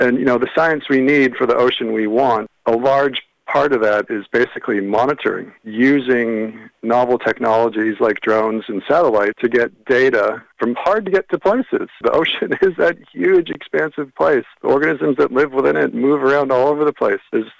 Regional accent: New England, United States; now in New Zealand; I grew up on the ocean up in New England, so I'm from America originally, but moving over to Aotearoa, New Zealand in 2007

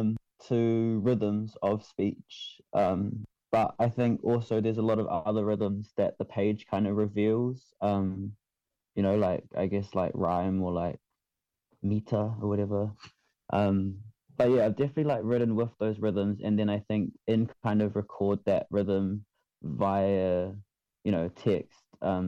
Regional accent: Manurewa, Auckland, New Zealand; also born or lived in Kaisahu; I'm from Kaisahu, but I was raised in Manurewa.

